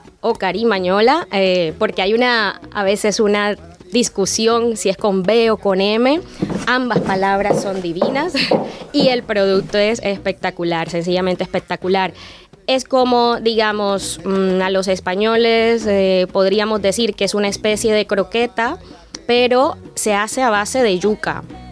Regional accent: Barranquilla, Atlántico, Colombia; Yo soy del Caribe, específicamente de la ciudad de Barranquilla

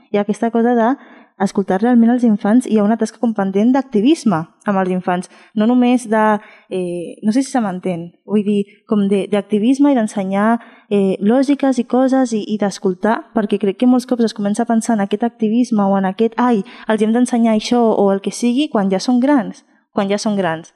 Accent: Dominican Republic; now in Spain; jo sóc de República Dominicana

